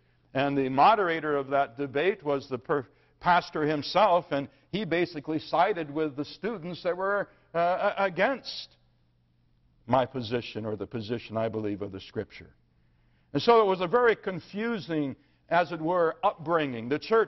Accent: Michigan, United States; My conversion from sin has to begin with talking about where I was raised. I was raised in Michigan, but even more importantly, I was raised in a Presbyterian home.

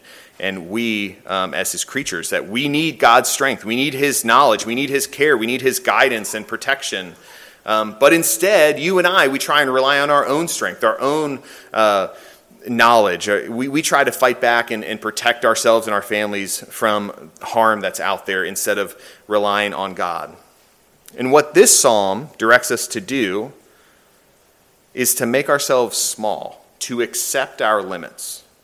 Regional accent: Chesapeake, Virginia, United States; I grew up in Chesapeake. There's some farms there.

